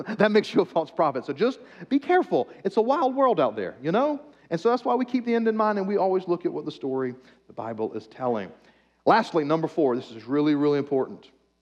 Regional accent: United States; Most of us have been taught, because we are American evangelicals, one specific eschatological view, one end times view.

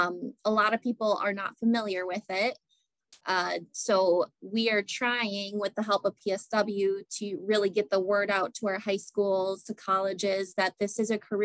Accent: Wisconsin, United States; I'm also from Wisconsin.

